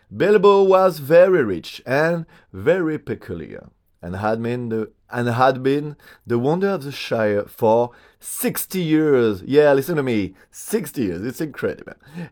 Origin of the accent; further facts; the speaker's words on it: Paris, Île-de-France, France; accent: French; English is a second language; I'm an actor from Paris. I'm a voice actor too. I'm a little fluent in English, but surely I have a French accent.